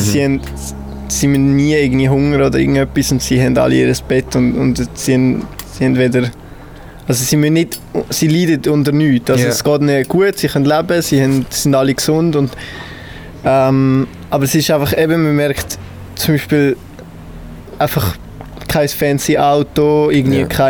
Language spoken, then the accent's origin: German; Switzerland; wo als Schweizer hätte man die vielleicht noch gerne